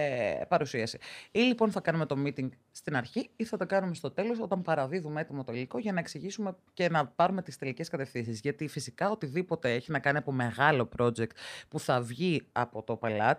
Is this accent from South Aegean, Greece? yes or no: yes; Rhodes, South Aegean, Greece; Καταρχήν είμαι 32 χρονών. Κατάγομαι μισή από Ρόδο, μισή από Κύπρο.